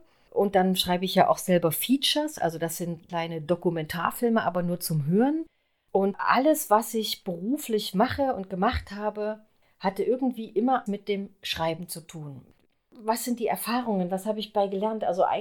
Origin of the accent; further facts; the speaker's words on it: East Germany, Germany; Ich bin ja in der DDR aufgewachsen